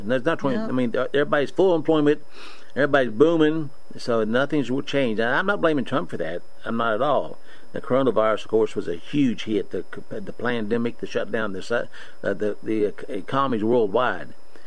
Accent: Monroeville, West Virginia, United States; We grew up in Monroeville, West Virginia. My dad worked hard, really hard.

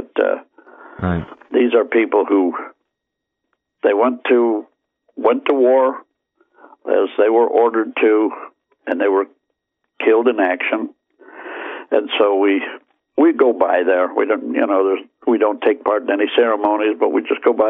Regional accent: United States; And usually, because we're from the United States, which is not a whole lot of Norte Americanos go down there.

